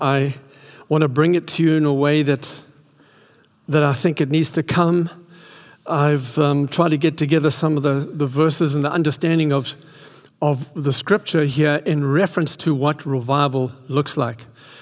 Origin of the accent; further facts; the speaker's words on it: South Africa; I'm South African and I'm, so just forgive me if I come across harsh, hard or whatever, but that's who we are. So I'm 70